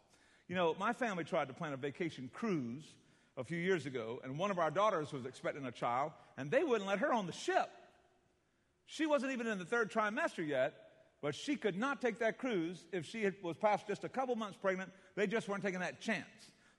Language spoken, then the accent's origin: English; South Carolina, United States; One is from Michigan. One is from Washington State. I'm from South Carolina.